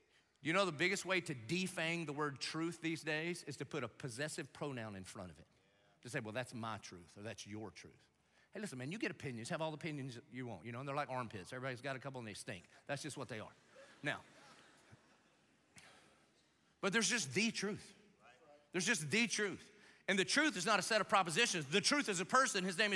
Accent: Dillon, South Carolina, United States; now in Jacksonville, United States; And so, I mean, I grew up in Dillon

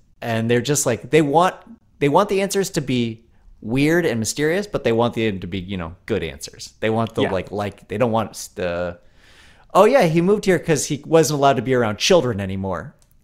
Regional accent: Colorado, United States; I went home to Colorado. Speaking of small towns, I went home to my hometown of, well, when I grew up there, it was 8,000 people.

